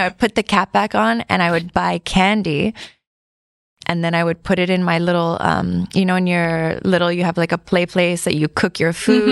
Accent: Miami, Florida, United States; also born or lived in Tampa, United States; now in Paris, France; I grew up in Miami, and I went to elementary, middle, high school there, and I lived in Tampa for 2 years, and then I went back to Miami.

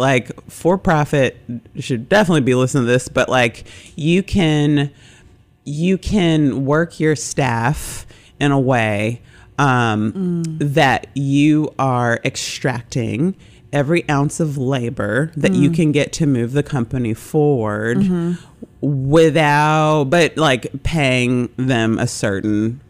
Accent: Memphis, Tennessee, United States; born there; so my background, I was born in Memphis, but my mother's from St. James, Louisiana. I spent most of my summers there as a child.

